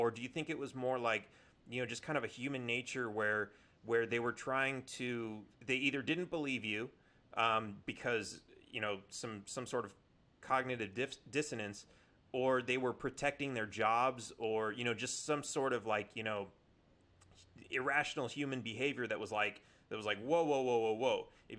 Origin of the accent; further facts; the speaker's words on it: California, United States; I grew up in California, so you know, we were like, you know, it's a no gun state.